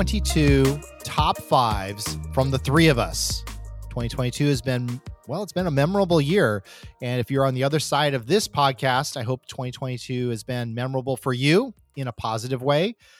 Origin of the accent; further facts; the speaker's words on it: Wisconsin, United States; I'm from Wisconsin, just not that far north.